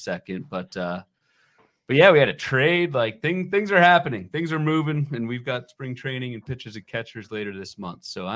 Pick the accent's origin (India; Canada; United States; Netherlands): United States; Virginia; when I was growing up in the Northern Virginia area, pre-Nationals, the Orioles fans have suffered for quite some time.